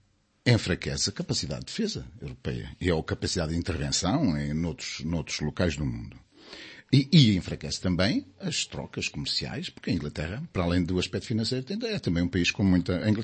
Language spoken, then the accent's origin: Portuguese; Portugal